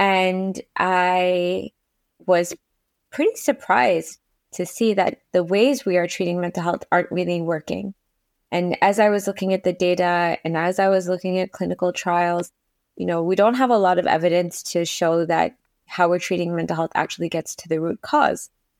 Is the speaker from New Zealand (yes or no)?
no; Toronto, Ontario, Canada; So I grew up in Toronto, Canada